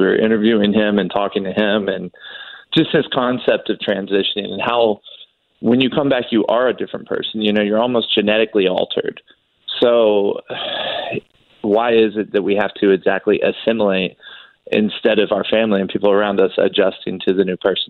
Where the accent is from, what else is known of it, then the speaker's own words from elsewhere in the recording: Kentucky, United States; I was from a family of Marines, so I had no choice. I grew up in Kentucky and ended up going into the Marine Corps in 2000.